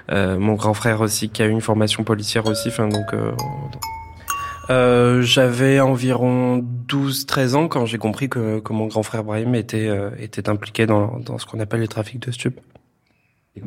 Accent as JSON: {"language": "French", "town": "Marseille", "region": "Provence-Alpes-Côte d'Azur", "country": "France", "tie": "born or raised there", "said": "j'ai 19 ans et j'ai passé toute mon enfance à Frévalons, c'est un quartier du 13e arrondissement de Marseille. Et actuellement, j'habite dans le 15e arrondissement."}